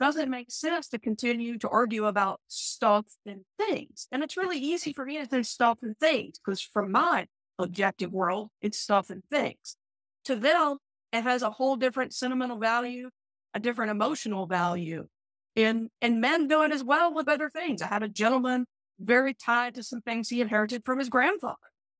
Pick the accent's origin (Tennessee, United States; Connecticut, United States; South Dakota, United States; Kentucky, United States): Tennessee, United States; moved away as an adult; also born or lived in North Carolina; You know, I'm from Tennessee originally, but I've lived in North Carolina since I was 18.